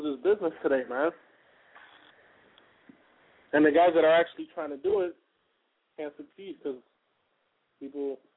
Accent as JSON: {"language": "English", "country": "Puerto Rico", "tie": "born or raised there", "said": "I got to wrestle in front of my hometown people. So I just went Puerto Rico. That's where I was born."}